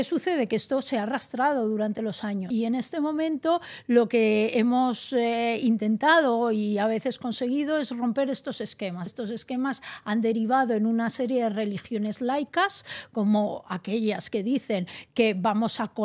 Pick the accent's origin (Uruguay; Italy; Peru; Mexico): Italy; Spanish is a second language; now in Madrid, Spain; Soy italiana, residente aquí en Madrid desde hace muchos años.